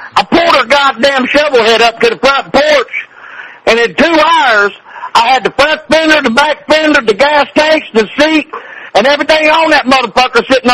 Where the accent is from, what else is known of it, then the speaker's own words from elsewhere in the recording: the South, United States; now in New York, United States; You know, I'm a rebel. I come from the South.